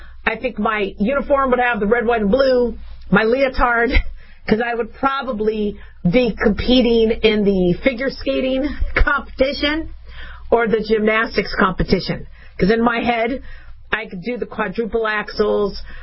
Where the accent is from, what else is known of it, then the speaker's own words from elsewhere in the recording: United States; But for me, I'm an American, so I can't country swap.